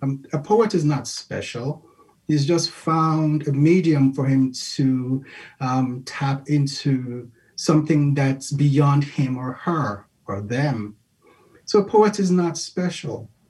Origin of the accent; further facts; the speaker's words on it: Lagos, Nigeria; in any aspect of any region of Lagos where I'm from, a city near and dear to my heart because it's alive, it's vibrant.